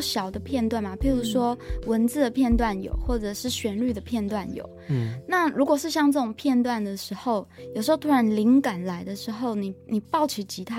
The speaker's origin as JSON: {"language": "Chinese", "region": "Taipei", "country": "Taiwan", "tie": "born or raised there", "said": "但是因为我住最久的地方就是台北嘛，因为我台北土生土长。"}